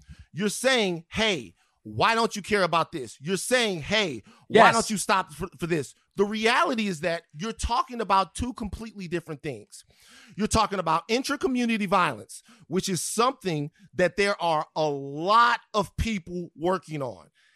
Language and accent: English; Baton Rouge, Louisiana, United States; I'm from Baton Rouge.